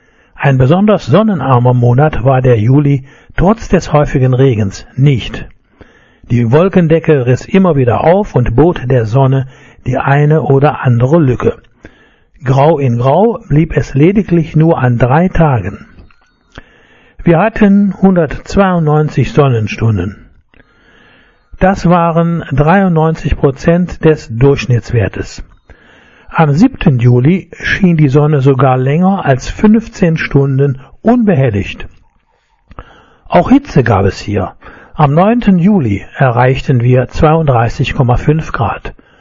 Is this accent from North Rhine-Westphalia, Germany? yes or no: yes; Kempen, North Rhine-Westphalia, Germany; Wenn ich mit einem Menschen aus meiner Heimatstadt Kempen telefoniere, taucht immer mal wieder die Frage auf, wie ist denn so das Wetter bei euch da oben an der Küste?